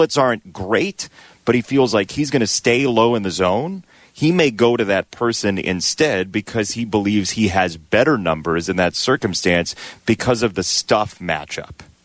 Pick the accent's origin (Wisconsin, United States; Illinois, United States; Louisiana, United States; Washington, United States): Illinois, United States; Homewood; I'm not. I'm from Homewood.